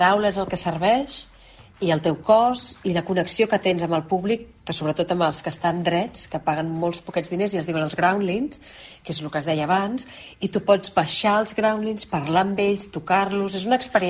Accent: Catalonia, Spain; first language Catalan/Spanish; I la meva llengua materna és el català i el castellà. Veus, faig una espècie de barreja ben estranya.

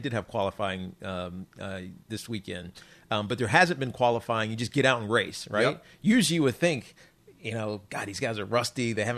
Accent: Virginia, United States; I grew up in Southwest Virginia. I mean, Martinsville Motor Speedway was like an hour and a half away from me.

